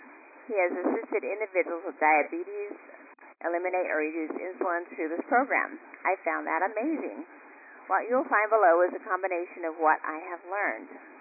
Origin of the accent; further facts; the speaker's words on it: Iowa, United States; I grew up in Iowa where my mom and my grandmother made everything from scratch with fresh ingredients and love.